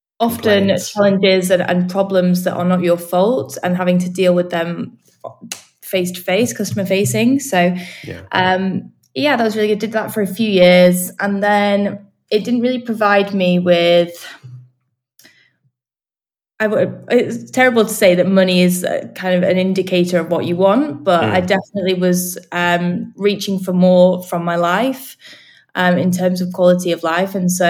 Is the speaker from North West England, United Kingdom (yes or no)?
yes; Manchester, North West England, United Kingdom; Yeah, I'm from Manchester. Up north.